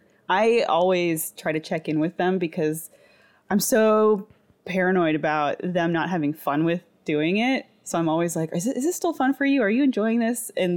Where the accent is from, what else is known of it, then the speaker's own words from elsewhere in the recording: Toronto, Ontario, Canada; I'm from Toronto, so, it, you know, that's a lengthy trip to go on with a class